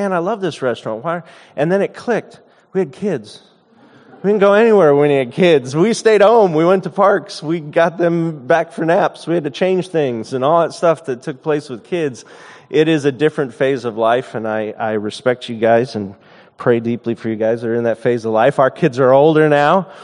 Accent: Los Angeles, California, United States; Growing up in Los Angeles, we live in an area that is not culturally Christian in any way. Church is not a part of culture here.

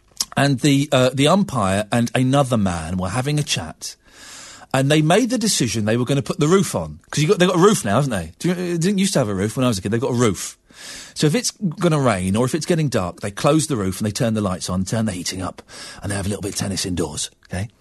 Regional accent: United Kingdom; Which area? I come from Great Britain, Hilda.

